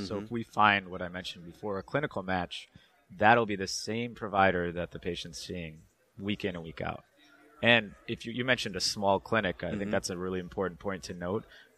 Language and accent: English; Michigan, United States; also born or lived in Boston / New York / Chicago; So I grew up in Michigan.